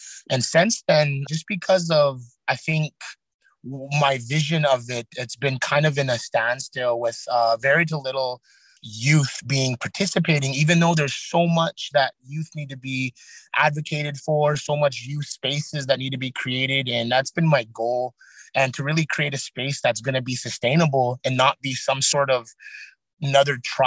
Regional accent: Montana, United States; I come from the Blackfeet Reservation, and currently residing on the Blackfeet Reservation while working remotely for the state

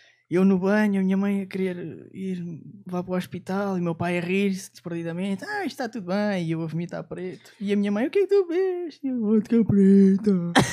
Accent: Sobralinho, Lisbon, Portugal; Eu sou de Sobralinho.

